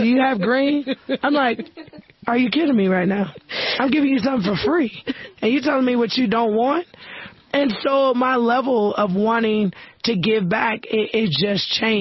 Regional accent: United States; but it was 2 miles for me as an American.

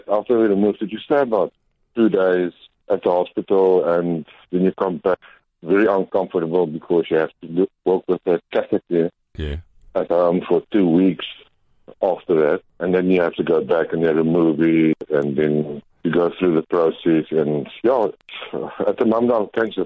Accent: Cape Town, Western Cape, South Africa; also born or lived in Karoo; Okay, I'm originally from Cape Town. I was born in the Karoo, Kalfinia, and then I grew up in Cape Town and went to school there.

